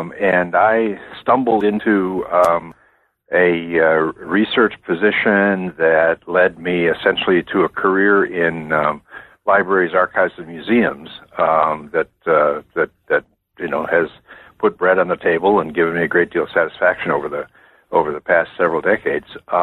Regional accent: Wisconsin, United States; moved away as an adult; also born or lived in Toronto, Canada; now in Virginia, United States; I grew up in Wisconsin a long time ago.

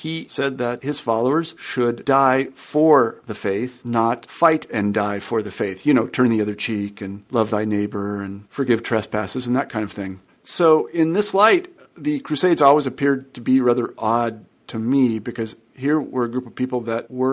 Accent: Kansas, United States; I'm from Kansas, so maybe I've been there. I have relatives in Oklahoma.

